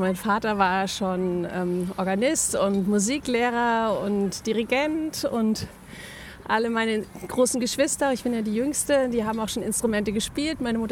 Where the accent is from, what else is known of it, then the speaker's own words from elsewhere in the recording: Darmstadt, Hesse, Germany; da wo ich herkomme, in Darmstadt